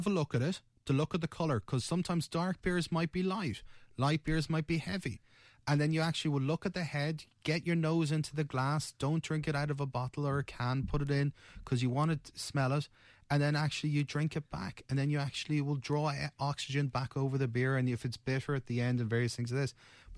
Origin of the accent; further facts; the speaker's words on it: Ireland; Hey, we're Irish, we like red stuff.